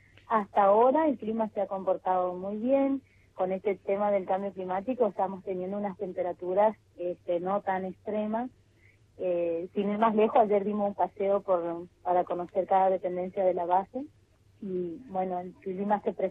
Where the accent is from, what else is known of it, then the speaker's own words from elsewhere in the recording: Formosa, Argentina; now in Tierra del Fuego, Argentina; Yo soy de la ciudad de Formosa.